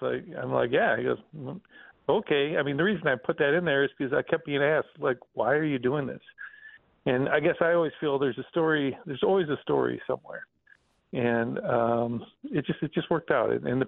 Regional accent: Janesville, Wisconsin, United States; I'm from Janesville. So if we drove from Janesville to Madison, I mean, that's halfway.

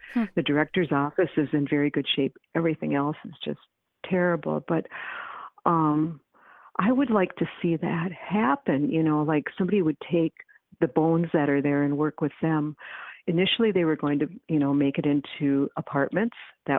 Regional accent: Superior, Wisconsin, United States; It was that I got to learn about my hometown in depth.

